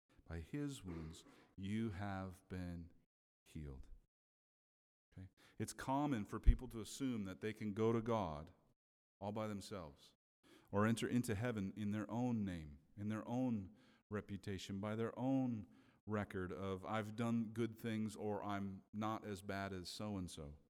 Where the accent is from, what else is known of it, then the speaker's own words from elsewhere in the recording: Minnesota, United States; Some of you may have seen my home state in the news this week as the good state of Minnesota had snow yesterday.